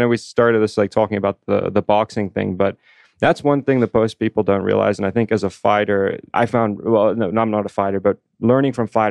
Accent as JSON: {"language": "English", "country": "South Africa", "lives_now": "United States", "said": "Yeah, and I'm originally from South Africa, so it's in my blood"}